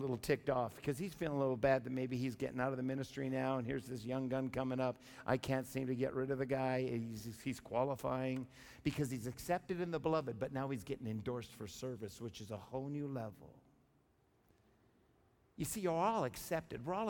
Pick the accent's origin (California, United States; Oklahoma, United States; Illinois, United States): Oklahoma, United States; now in Canada; I'm in Canada. There's more culture here. I'm from Oklahoma. We talk different. It's good to be in Canada.